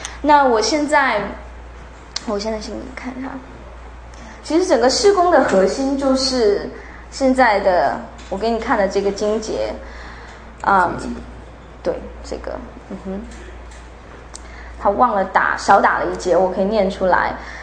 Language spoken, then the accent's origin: Chinese; Xiamen, Fujian, China; 那我其实是来自中国大陆厦门，就是台湾的对岸。